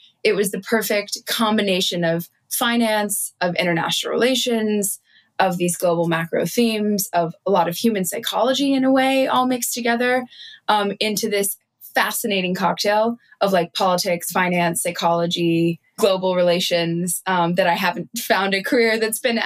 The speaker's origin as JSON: {"language": "English", "region": "New York", "country": "United States", "said": "I'm from New York originally, but I spent a lot of time in Kenya in the summers and in rural Kenya in the Rift Valley in a place called Laikipia"}